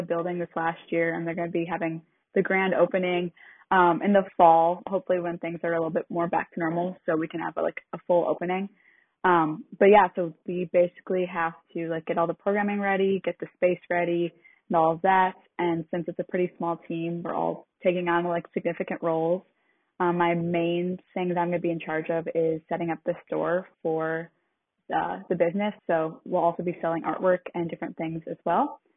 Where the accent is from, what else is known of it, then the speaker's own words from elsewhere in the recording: Madison, United States; I grew up here in Madison, so not far from home at all.